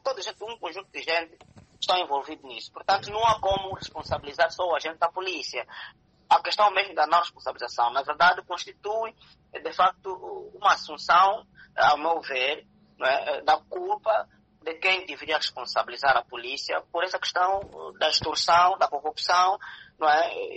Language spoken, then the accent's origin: Portuguese; Angola; nos graça a todos nós enquanto angolanos